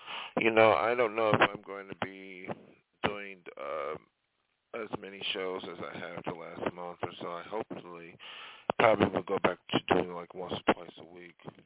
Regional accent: New York, United States; now in Los Angeles, United States; I left my hometown in New York State, as you already know.

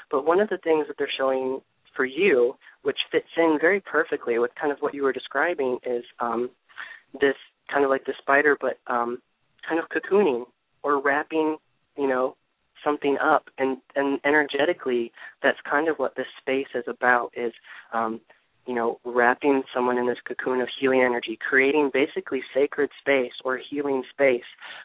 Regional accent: Ohio, United States; and I'm from Ohio, so when I hear, like, Midwestern states

